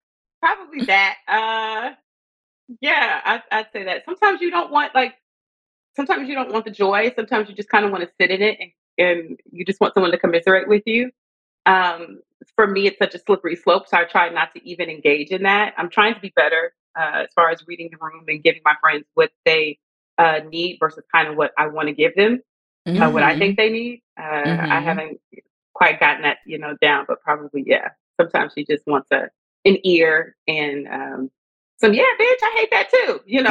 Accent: Lake Charles, Louisiana, United States; now in Los Angeles, United States; Like I'm from Lake Charles, Louisiana. I'm a small town girl.

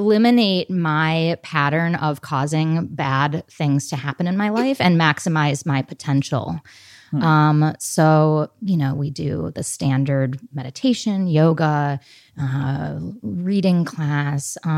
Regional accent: Gary, Indiana, United States; From Gary, Indiana.

